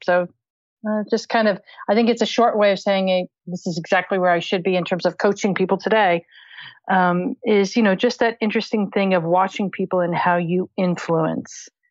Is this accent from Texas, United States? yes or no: yes; Fort Worth, Texas, United States; So I grew up outside of Fort Worth, Texas.